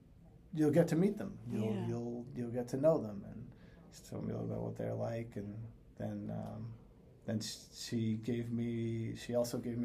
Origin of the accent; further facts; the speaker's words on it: Massachusetts, United States; because I grew up in Western Mass.